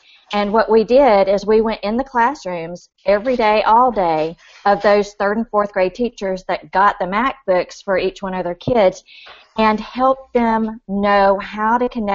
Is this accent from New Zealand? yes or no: no; Huntsville, Alabama, United States; I'm from Huntsville, Alabama.